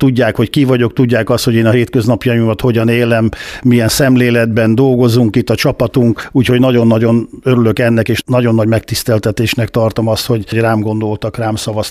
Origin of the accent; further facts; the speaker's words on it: Kiskunhalas, Bács-Kiskun, Hungary; én kiskunhalasinak vallom magamat, itt születtem, itt dolgoztam, itt éltem.